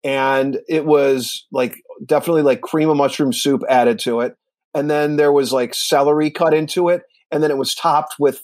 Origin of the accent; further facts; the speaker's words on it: Midwest, United States; because being a Midwesterner, and I'm originally from the Midwest as well